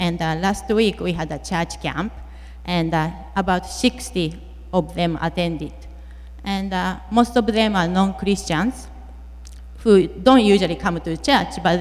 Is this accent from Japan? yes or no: yes; Japan; English is a second language; I was growing up in Japan, and when I was there, I didn't know any Christian at all. And my parents aren't religious people